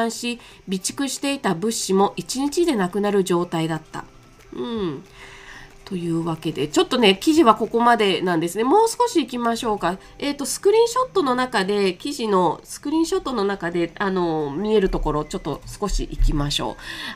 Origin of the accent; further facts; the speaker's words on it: Nagano, Japan; 私長野県で生まれて育ってるんですね。なのでイントネーションがねちょっとおかしい時があります。